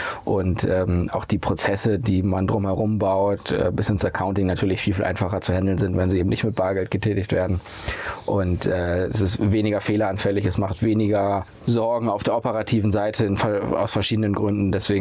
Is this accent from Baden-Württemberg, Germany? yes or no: no; Lüneburg, Lower Saxony, Germany; born there; Ich bin ja auch ein Kind des Nordens und insofern freue ich mich doppelt.